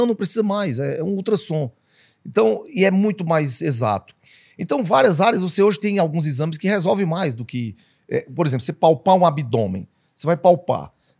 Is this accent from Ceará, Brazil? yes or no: yes; Ceará, Brazil; Eu também tenho lugar de fala, que eu sou cearense